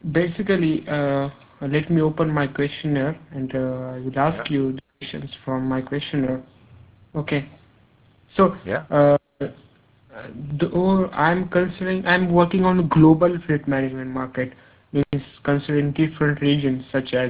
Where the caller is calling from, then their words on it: India; I'm calling from India